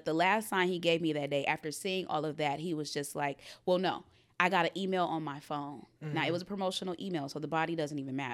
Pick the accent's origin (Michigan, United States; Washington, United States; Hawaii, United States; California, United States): Michigan, United States; Detroit; I grew up in Detroit on the east side where cold.